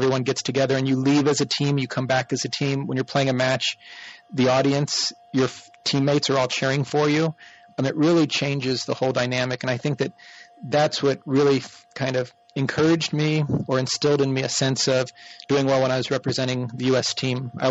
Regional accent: Virginia, United States; And I grew up in the Northern Virginia Table Tennis Club in the Washington, D.C. area.

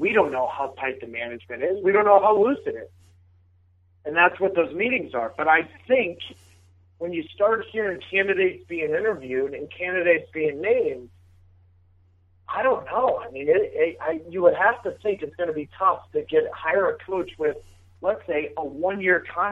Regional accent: St. Louis, Missouri, United States; I love the Northeast sports fans, because I grew up in St. Louis

